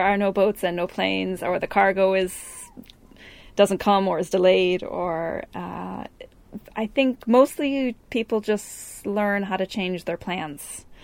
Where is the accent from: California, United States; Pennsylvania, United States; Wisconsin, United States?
Wisconsin, United States; now in Ireland; I'm a blow-in. I'm from Wisconsin originally, the States.